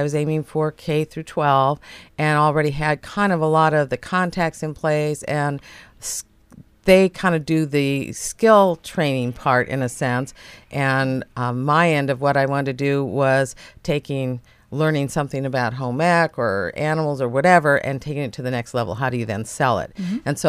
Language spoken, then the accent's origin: English; Seattle, Washington, United States; now in Astoria, United States; I grew up in Seattle, Washington, and it was perfect timing.